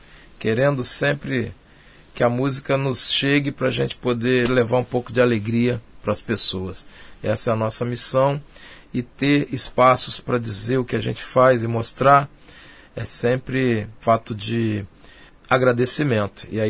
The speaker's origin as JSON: {"language": "Portuguese", "region": "Espírito Santo", "country": "Brazil", "said": "E eu, como capixaba, depois de alguns anos correndo muito atrás lá de espaços no Rio, resolvi fazer esse trabalho de volta, né, minhas origens, e buscar esse espaço aqui"}